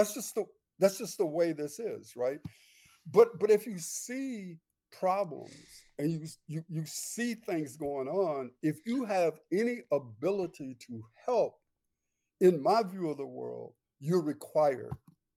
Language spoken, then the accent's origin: English; Milwaukee, Wisconsin, United States; when I was growing up in Milwaukee, there was a man named Mr. Wesley Scott, who was the head of the Urban League.